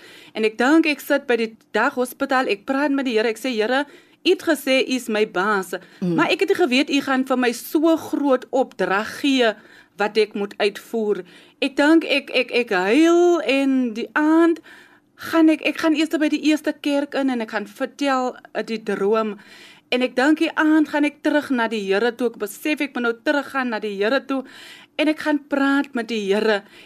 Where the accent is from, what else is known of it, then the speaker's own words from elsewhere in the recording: Kraaifontein, Western Cape, South Africa; van Kryfontein, ek bly binne die Knights.